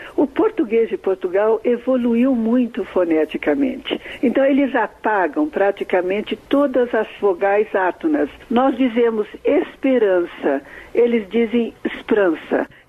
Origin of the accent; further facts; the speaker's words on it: Brazil; Nós falamos ainda o português que a família real trouxe para o Brasil.